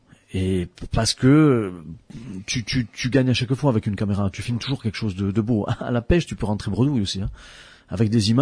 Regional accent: Calvi, Corsica, France; Je suis de Calvi, ouais.

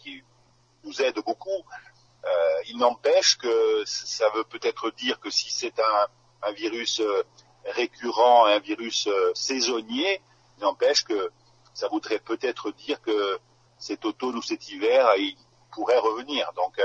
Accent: France; il se développe beaucoup en hiver chez nous en France

